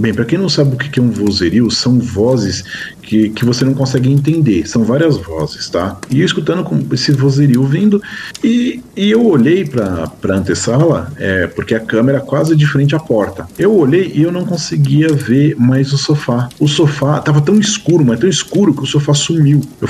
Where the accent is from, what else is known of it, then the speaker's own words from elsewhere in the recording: São Paulo, Brazil; E eu não, claro, sou de São Paulo.